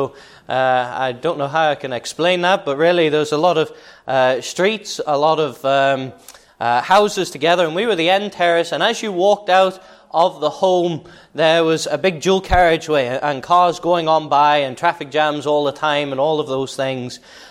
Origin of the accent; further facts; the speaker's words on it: Liverpool, North West England, United Kingdom; now in North Yorkshire, United Kingdom; But for the first 16 years of my life, as I say, I was brought up in Liverpool.